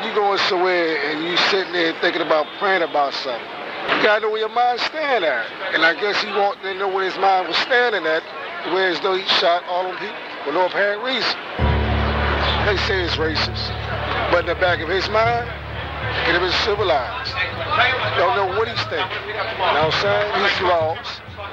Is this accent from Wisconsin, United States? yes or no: no; Philadelphia, Pennsylvania, United States; I'm not from New York. I'm from Pennsylvania. City of brothers and love.